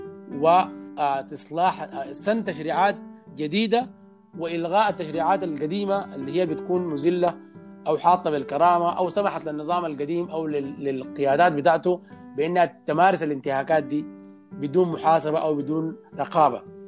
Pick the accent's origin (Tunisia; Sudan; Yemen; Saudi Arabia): Sudan; زي ما عندنا في السودان حاليا